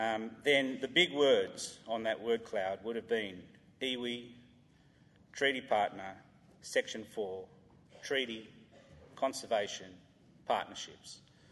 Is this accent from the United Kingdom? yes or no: no; Sydney, New South Wales, Australia; As I was born and bred in Sydney